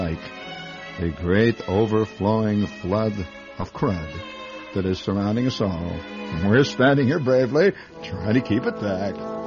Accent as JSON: {"language": "English", "region": "Indiana", "country": "United States", "said": "As you can tell, I'm from Indiana."}